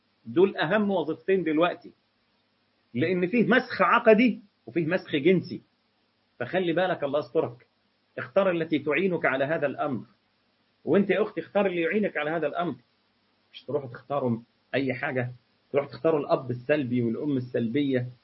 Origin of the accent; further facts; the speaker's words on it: Egypt; يعني ربنا سبحانه وتعالى يهديهم ويهدينا احنا كمان في مصر